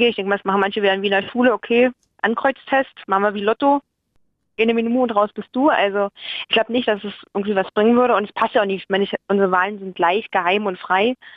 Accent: Berlin, Germany; ich komme ja aus Hellersdorf

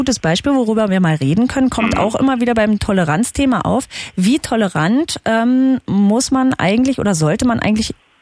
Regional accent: Magdeburg, Saxony-Anhalt, Germany; aus Magdeburg rufst du an, meiner alten Heimat.

